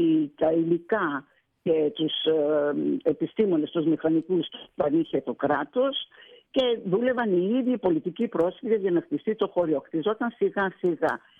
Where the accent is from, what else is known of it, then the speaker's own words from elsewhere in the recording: Beloiannisz, Fejér, Hungary; also born or lived in Budapest, Hungary; και έτσι βρέθηκαν στην Ουγγαρία και συγκεκριμένα στο χωριό Μπελογιάννη. Εκεί γεννήθηκα, στην Βουδαπέστη μάλλον γεννήθηκα, στο χωριό Μπελογιάννη μεγάλωσα, όσπου παντρεύτηκα και έφυγα από το χωριό.